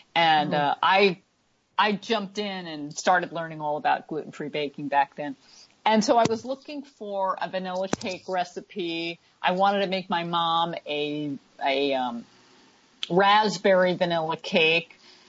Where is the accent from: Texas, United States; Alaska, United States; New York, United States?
New York, United States; accent: New York; You're hearing my New York accent come out.